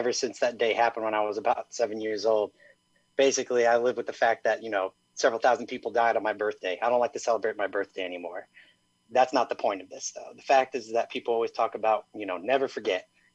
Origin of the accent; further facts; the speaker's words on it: Ogden, Illinois, United States; I'm from Ogden, Illinois.